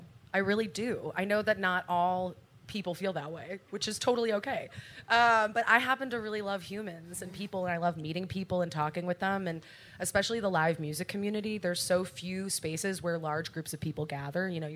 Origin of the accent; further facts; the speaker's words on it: New York City, New York, United States; Growing up in New York City, going to the Performing Arts High School was amazing